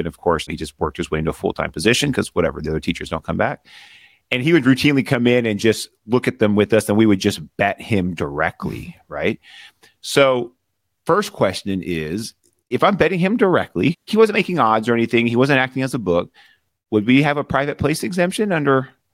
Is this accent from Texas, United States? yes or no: yes; Arlington, Texas, United States; I grew up in Arlington. I went to high school in Fort Worth.